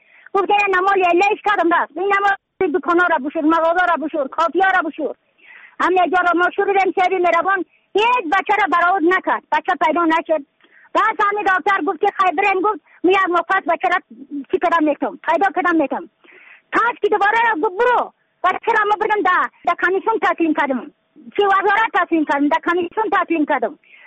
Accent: Badakhshan, Afghanistan; از بدخشان هستم، مرکز بدخشان، ولسوالی یکلی پایان، خیره وینگ

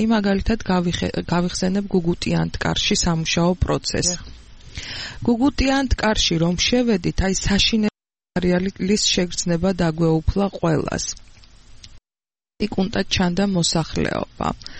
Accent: Tskhinvali, Shida Kartli, Georgia; born there; მე თვითონ დაბადებული ვარ ცხინვალში

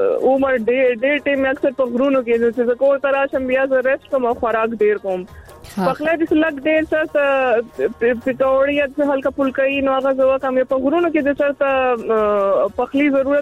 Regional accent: Khyber Pakhtunkhwa, Pakistan; زه پښتانه یم

